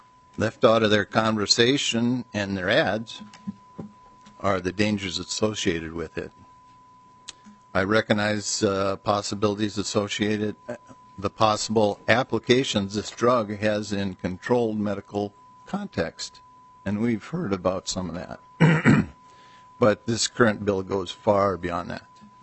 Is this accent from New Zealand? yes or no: no; Midwest, United States; Growing up in the Midwest during the 70s, I was exposed to and participated in the marijuana culture.